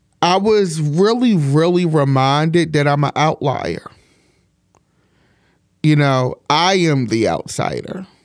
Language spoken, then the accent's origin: English; Baltimore, Maryland, United States; But election day, at least in my hometown of Baltimore, felt eerie.